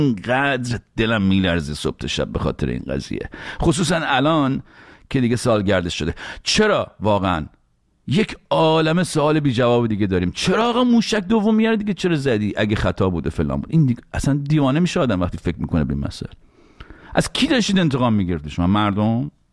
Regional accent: Iran; واقعا ما چه گناهی کردیم دون ایرانی شدیم تو اون کشور دنیا آمدیم؟

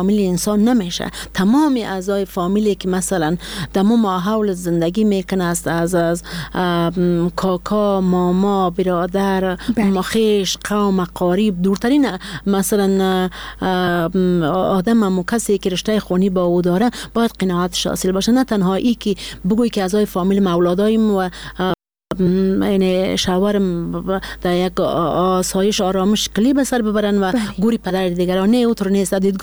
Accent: Badakhshan, Afghanistan; ما یک کسی هستم که از بدخشان هستم،

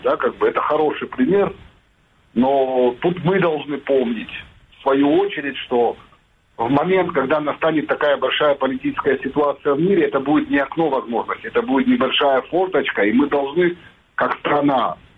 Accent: Sukhumi, Abkhazia, Georgia; так как я уроженец Абхазии, я родился, вырос в городе Сухуми

